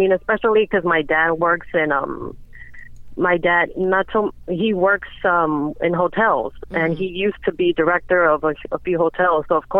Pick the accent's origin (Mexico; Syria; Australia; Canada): Mexico; also born or lived in Spain; now in Baltimore, United States; No, actually, I was born in Spain, and I grew up in Mexico.